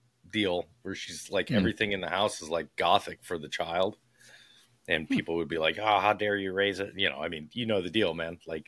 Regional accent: Ireland; No. No, I'm Irish.

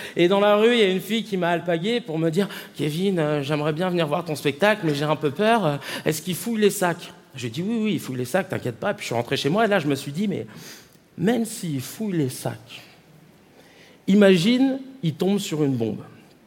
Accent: Mauritius; il y a l'île Maurice aussi, mon pays d'origine.

